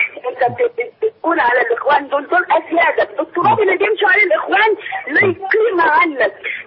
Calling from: Cairo, Cairo Governorate, Egypt; من القاهره

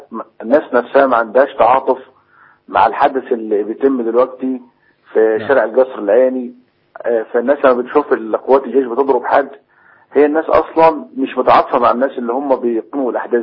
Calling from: Asyut, Asyut Governorate, Egypt; انا بكلم حضرتك من اسيوط، احنا عندنا الاوضاع هنا كويسه ومفيش مشاكل

